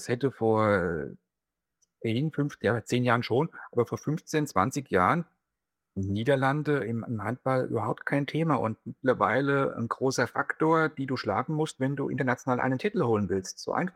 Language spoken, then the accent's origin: German; Bavaria, Germany; Ich komme aus der Aschaffenburger Gegend. Das ist 70 Kilometer südlich von Frankfurt am Main. Also wir sind eigentlich mittendrin in Deutschland.